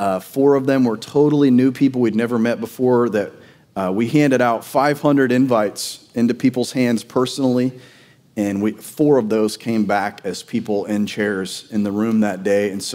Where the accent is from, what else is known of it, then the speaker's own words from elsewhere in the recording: Georgia, United States; I'm from Georgia. I came from a church that was in Ohio to Georgia.